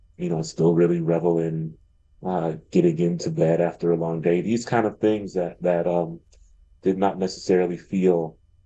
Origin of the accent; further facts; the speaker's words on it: Columbus, Ohio, United States; Yeah, still live in Columbus, still live on the east side of Columbus.